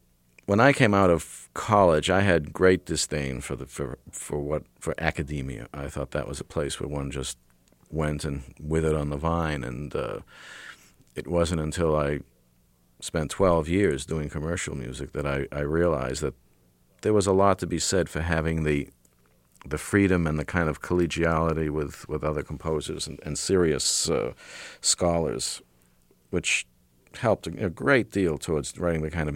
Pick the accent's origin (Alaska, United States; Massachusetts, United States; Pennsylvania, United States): Massachusetts, United States; Boston; I grew up in Boston when Koussevitzky was conducting